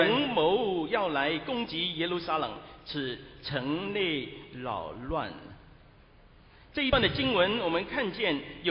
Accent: China

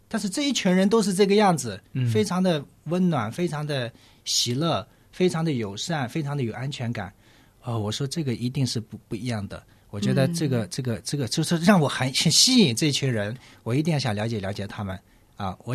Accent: Xinjiang, China; 对，我是新疆人

